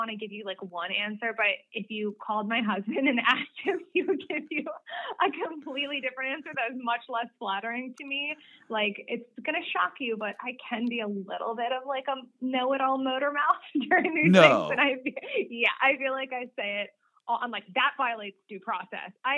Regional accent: Pennsylvania, United States; I am from the Philadelphia area

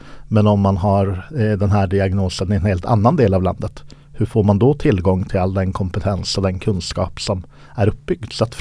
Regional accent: Norrbotten County, Sweden; Jag dels som norrbottning och med stuga i Skellefteå

